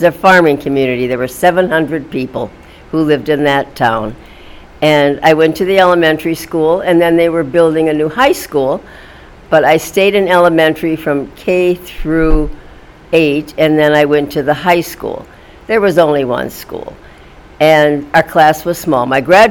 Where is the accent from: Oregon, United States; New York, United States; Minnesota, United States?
Minnesota, United States; Blooming Prairie; born there; I was born in Minnesota, in a small town called Blooming Prairie. I was born in February of 1944